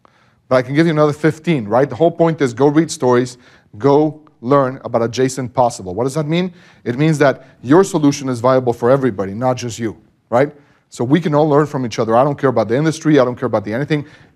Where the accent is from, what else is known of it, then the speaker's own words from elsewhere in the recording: Mexico; I already mentioned I'm from Mexico, so I have no concept of time